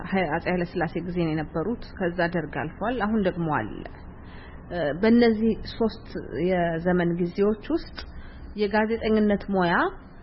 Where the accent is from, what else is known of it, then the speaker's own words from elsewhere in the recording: Dire Dawa, Ethiopia; ተወልጄ ያደግኩት ድሬዳዋ ነው።